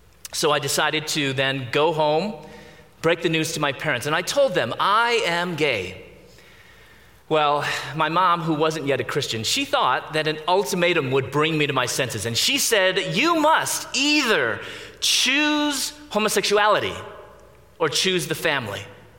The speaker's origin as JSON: {"language": "English", "town": "Chicago", "region": "Illinois", "country": "United States", "tie": "born or raised there", "said": "I was born and raised in Chicago."}